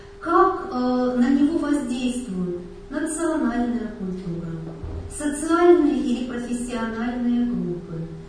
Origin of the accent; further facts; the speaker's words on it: Ural, Russia; Я такой, я уралец.